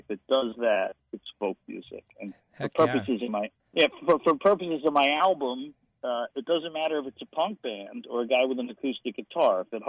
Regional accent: New York, United States; also born or lived in Philadelphia; I'm an Easterner. I grew up in New York and Philadelphia.

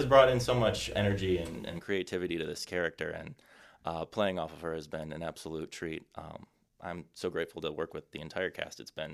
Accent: Michigan, United States; at least that I was raised in West Michigan, in this play.

